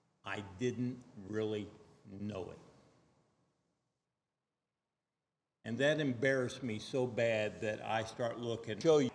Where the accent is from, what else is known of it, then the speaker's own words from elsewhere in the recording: Rantoul, Illinois, United States; You know, I grew up over outside of Rantoul and the church over there, my dad and Stan Dvorak were the first elders they ever had that church.